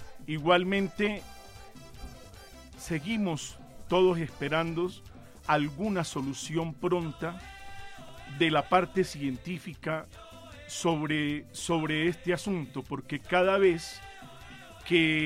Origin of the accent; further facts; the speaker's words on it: Barranquilla, Atlántico, Colombia; Sea el momento de presentar un saludo a mi tierra, la Puerta de Oro de Colombia y a todos los barranquilleros